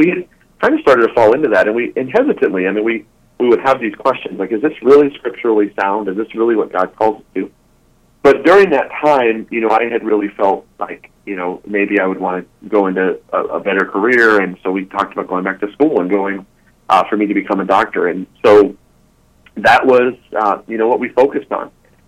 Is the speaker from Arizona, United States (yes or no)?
yes; Phoenix, Arizona, United States; I grew up in Phoenix, Arizona.